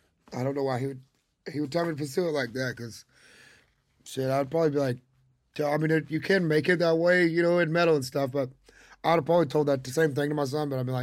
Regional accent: Georgia, United States; I really have to thank my dad, man, because growing up in Georgia, he really kind of put me on music

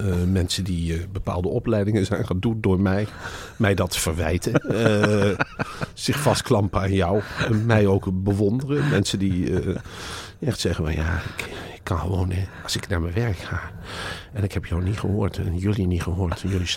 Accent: Assen, Drenthe, Netherlands; Wij komen helemaal uit Assen. Zo, helemaal uit Assen.

